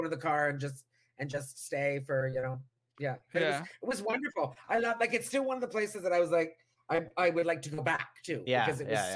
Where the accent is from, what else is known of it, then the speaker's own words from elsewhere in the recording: Tillsonburg, Ontario, Canada; so I grew up in Tillsonburg, like we mentioned, which is southwestern Ontario.